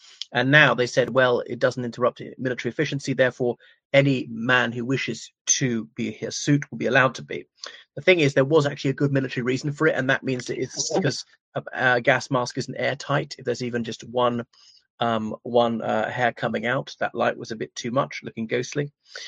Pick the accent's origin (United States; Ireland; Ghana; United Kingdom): Ireland; from Ireland, so welcome to my channel.